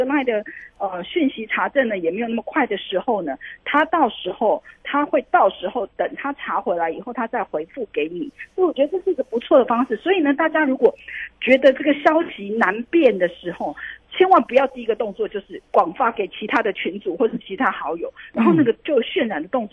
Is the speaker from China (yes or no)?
no; Taiwan; 实际上我们台湾人比较喜欢用的这个通讯软体就是 LINE 嘛，